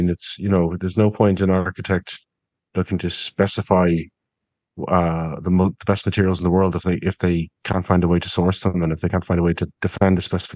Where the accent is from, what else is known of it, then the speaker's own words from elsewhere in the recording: Blackrock, Ireland; And we're walking around my hometown in Blackrock.